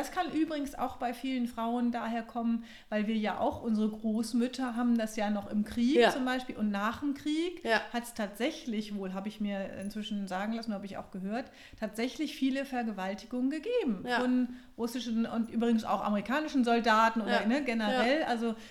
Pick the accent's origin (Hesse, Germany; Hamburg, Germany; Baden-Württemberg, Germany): Hamburg, Germany; Genau, ich komme aus Hamburg, ich bin Business Coach